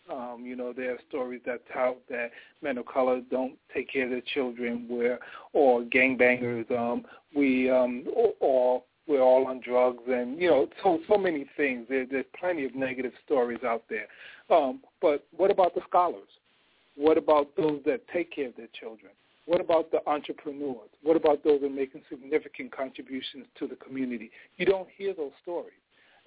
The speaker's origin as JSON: {"language": "English", "town": "Bronx", "region": "New York", "country": "United States", "moved": "yes", "lives_now": "Delaware, United States", "said": "I'm originally from the Boogie Down Bronx. I'm here in Delaware right now"}